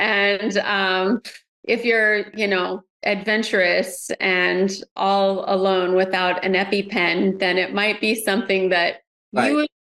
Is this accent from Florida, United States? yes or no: no; Colorado, United States; I'm allergic to horses and there was a time I grew up in Colorado, there's plenty of horses there.